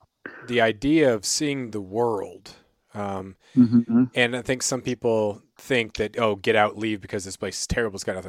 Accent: Klawock, Alaska, United States; When I grew up in Klawak, and my graduating class had 16 kids in it

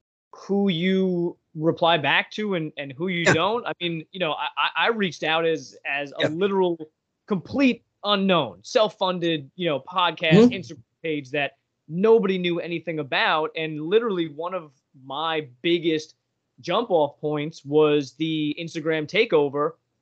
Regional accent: New York, United States; So I grew up on Long Island. grew up going to shows, you know, to Jones Beach, the Meadowlands

